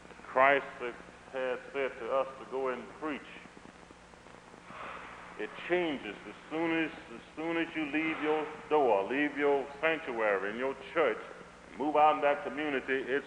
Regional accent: Alabama, United States; I came from a section of the country that I compare with South Africa. I came from Alabama. Section in Alabama known as the Black Belt.

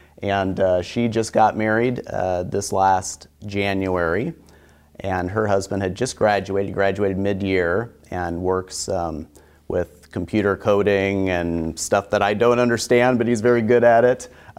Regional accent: Muscatine, Iowa, United States; Well, I hail from Eastern Iowa, and my wife, Tori, hails from South Central Iowa. I'm from Muscatine

